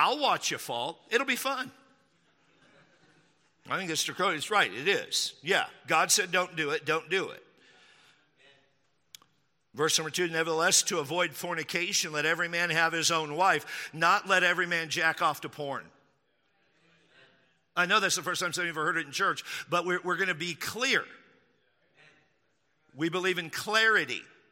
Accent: Texas, United States; If you're here from the South, sorry, all of my mockery accents are from the South. I grew up in Texas.

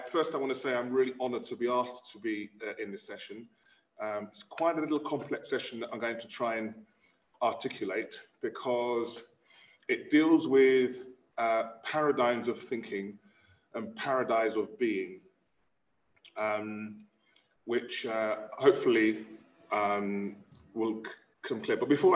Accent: London, United Kingdom; I was born in Clapham, London. I'm a Londoner, South London boy.

